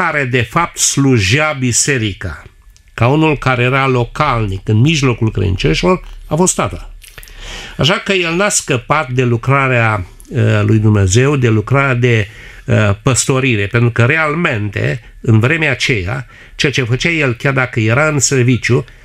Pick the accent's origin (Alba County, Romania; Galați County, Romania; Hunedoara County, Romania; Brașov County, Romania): Galați County, Romania; Galați; also born or lived in Baia Mare / Călărași; now in Constanța, Romania; În 1954 și m-am născut în localitatea Baia Mare. Acum, este curios că m-am născut acolo, deși am crescut în Galați, apoi de acolo m-am mutat în Călăraș din cauza serviciului și din Călăraș am venit în Constanța prin căsătorie cu soția mea Mariana și locuiesc în Constanța.